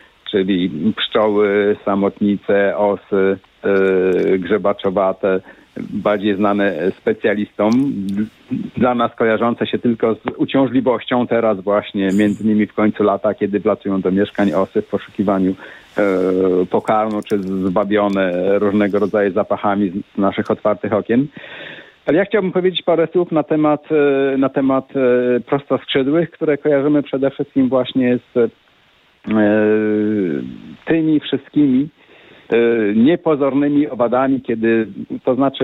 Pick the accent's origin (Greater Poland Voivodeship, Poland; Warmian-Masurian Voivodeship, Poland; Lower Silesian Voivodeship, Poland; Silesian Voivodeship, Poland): Warmian-Masurian Voivodeship, Poland; Lipcowo; also born or lived in Olsztyn; ja urodziłem się w Olsztynie, ale mieszkałem w pięknej wsi na Warmii, niedaleko Olsztyna. Blisko Barczewa, wśród lasów. Miejscowość się nazywa Lipcowo.